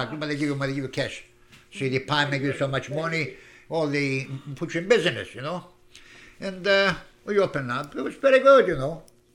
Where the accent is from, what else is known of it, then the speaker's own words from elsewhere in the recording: Chicago, Illinois, United States; I'm from Chicago. South side. Understand that? South side.